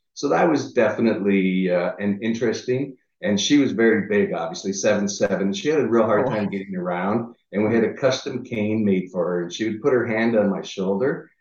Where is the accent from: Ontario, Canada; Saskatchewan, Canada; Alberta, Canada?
Ontario, Canada; Niagara Falls; moved away as an adult; now in United States; I'm originally from Niagara Falls, Canada.